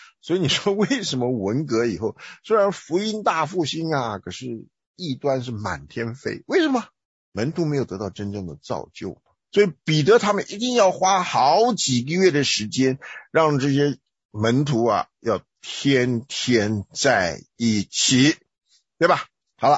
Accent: Taiwan; 我们从台湾来的人呢

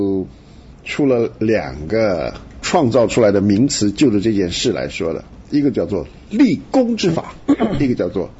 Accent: China; 因为我们中国人对于什么积功德啊，这观念很深嘛。

